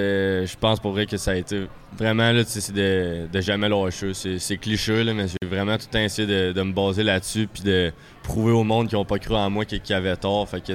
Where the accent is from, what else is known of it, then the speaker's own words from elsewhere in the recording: Victoriaville, Quebec, Canada; Victoriaville m'a donné une chance dans ma ville natale, à mon camp à 18 ans.